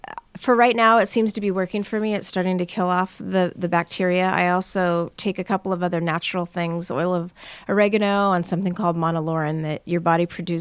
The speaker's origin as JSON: {"language": "English", "region": "California", "country": "United States", "said": "That I'm from California, so I long ago had a dermatologist tell me that I had something on my face that was precancerous"}